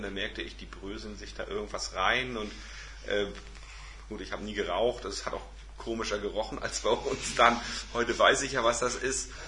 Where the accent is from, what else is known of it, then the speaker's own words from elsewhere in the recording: Parchim, Mecklenburg-Vorpommern, Germany; Ich komme aus Parchim.